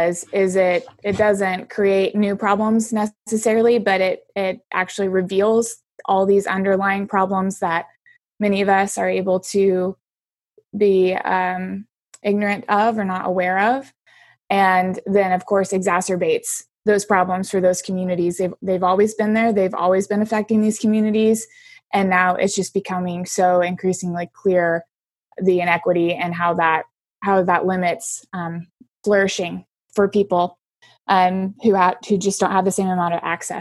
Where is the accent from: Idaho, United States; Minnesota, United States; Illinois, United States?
Illinois, United States; I guess I should also preface, I come from Southern Illinois. So I come from the rural Midwest.